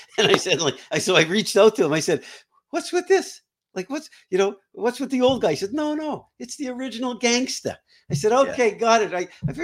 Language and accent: English; Canada; I grew up in Canada. I was living in Canada. I was 29 years old.